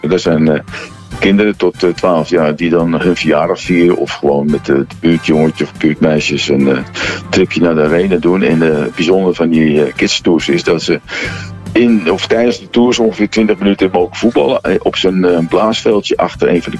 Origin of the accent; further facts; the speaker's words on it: Amsterdam, North Holland, Netherlands; born there; was 18 toen wij naar de Oudekerk verhuisden, omdat toen de Bijlmermeer werd ontgonnen en bebouwd. En de plek van de arena was ongeveer de plek waar ik geboren ben.